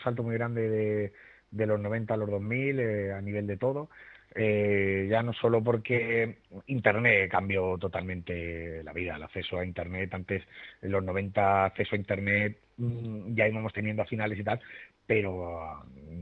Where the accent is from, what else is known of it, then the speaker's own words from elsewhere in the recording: Valencian Community, Spain; de mi tierra, de Valencia, y ahí, que era algo que yo estoy enamorado de mi tierra